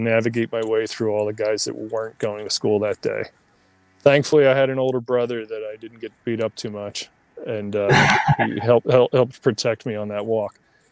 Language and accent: English; Upper Darby, Pennsylvania, United States; So I was kind of close to, I was in between Berkeley Square and Bonds Shopping Center. I was on Beverly Boulevard, backed up to that Nailers Run Park.